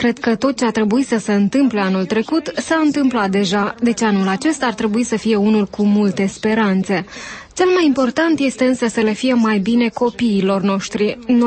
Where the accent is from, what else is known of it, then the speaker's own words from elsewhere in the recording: Ternopil Oblast, Ukraine; sunt din Ucraina, din regiunea Ternopol.